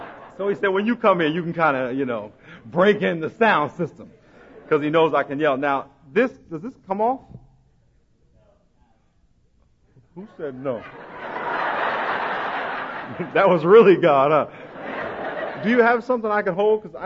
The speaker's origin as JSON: {"language": "English", "region": "New York", "country": "United States", "tie": "born or raised there", "said": "And I grew up in New York, right outside New York City."}